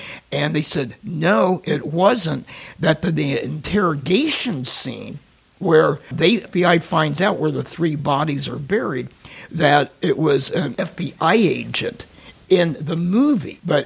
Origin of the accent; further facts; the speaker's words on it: Columbus, Ohio, United States; I grew up in Columbus, graduated from a city school, Columbus West High School in 1968.